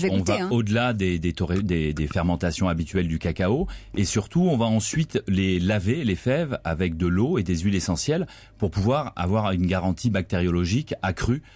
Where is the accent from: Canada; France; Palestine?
France; Paris, Île-de-France; je suis français, je suis parisien